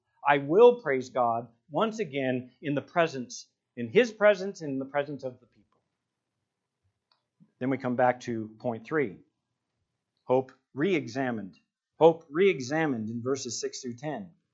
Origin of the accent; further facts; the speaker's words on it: San Diego, California, United States; I remember, many of you know, I grew up in San Diego and I body surfed